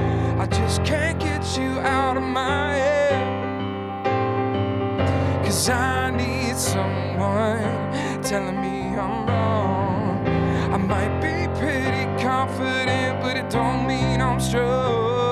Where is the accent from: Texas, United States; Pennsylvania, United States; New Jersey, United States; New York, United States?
Pennsylvania, United States; Pittsburgh; I am from the Point Breeze area of Pittsburgh, the East End. I went to Alderdice High School.